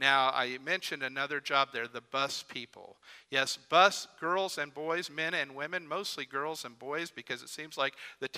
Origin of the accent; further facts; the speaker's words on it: Springfield, Missouri, United States; the town of Springfield, which is my hometown for 24 years of my life.